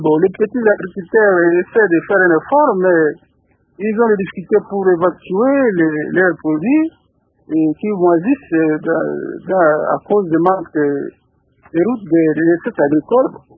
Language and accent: French; Kindu, Maniema, DR Congo; Effectivement, ici chez nous à Kindu